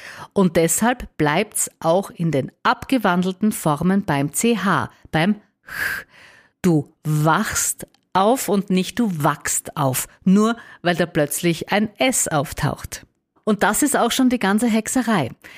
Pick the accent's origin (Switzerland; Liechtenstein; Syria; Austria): Austria; Jetzt ist es schon so, dass es starke regionale Unterschiede gibt, natürlich auch bei uns in Österreich, aber eben auch in Deutschland, was die Aussprache betrifft.